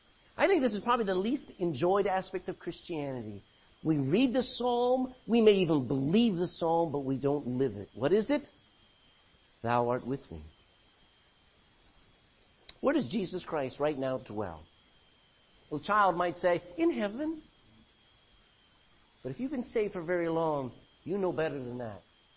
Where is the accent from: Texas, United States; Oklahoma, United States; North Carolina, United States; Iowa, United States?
Texas, United States; See, we're from Texas, okay? So we talk that way.